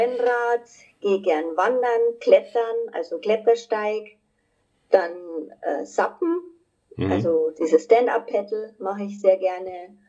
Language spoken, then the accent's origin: German; Munich, Bavaria, Germany; Also wie gesagt, ich komme ja aus München